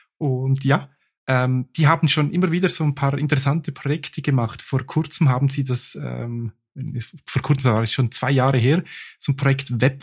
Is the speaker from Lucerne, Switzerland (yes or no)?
no; Graubünden, Switzerland; Da kann man auch an meinem Heimatort vorbeigehen und sieht auch fast das Haus, also Kamin sieht man, wo ich gewohnt habe.